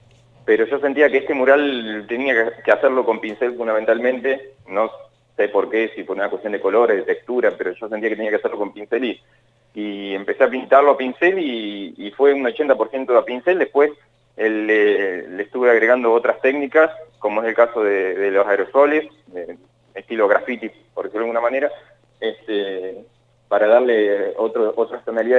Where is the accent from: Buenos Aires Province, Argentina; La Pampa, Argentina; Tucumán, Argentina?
La Pampa, Argentina; now in Catamarca, Argentina; Sí, yo soy de La Pampa, pero vivo acá ya hace 3 años aproximadamente.